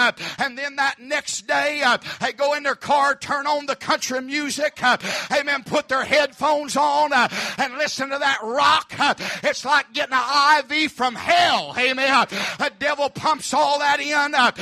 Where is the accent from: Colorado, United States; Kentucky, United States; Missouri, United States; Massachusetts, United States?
Kentucky, United States; He's from my home state of Kentucky.